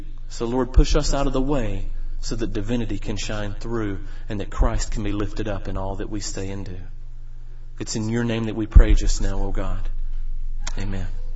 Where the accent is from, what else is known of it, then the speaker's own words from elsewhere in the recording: North Carolina, United States; some of you may detect that I have an accent. For those of you that are visitors, I am from North Carolina, my family and I. And while I was growing up in rural North Carolina, my family moved around quite a bit.